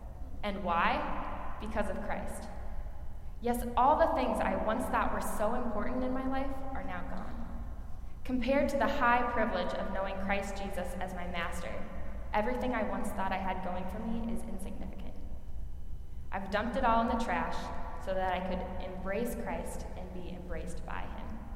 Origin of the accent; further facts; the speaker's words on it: Marion, Iowa, United States; I'm from Marion, Iowa.